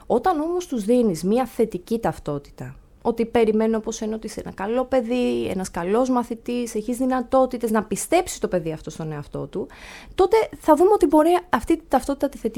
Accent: Agia Varvara, Attica, Greece; born there; εγώ γεννήθηκα στην Αγία Βαρβάρα, ναι, οι γονείς μου γεννήθηκαν στην Αγία Βαρβάρα, μεγάλωσαν εκεί και τα λοιπά. Ο πατέρας μου είχε πάντα μαγαζιά στην Αγία Βαρβάρα, αλλά εγώ στο δημοτικό και μέχρι το λύκειο ήμουν στο Γάλλιο, ήμουν δίπλα.

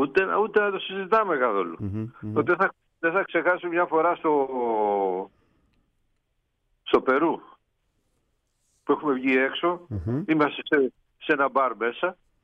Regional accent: Greece; εμάς σαν Έλληνες

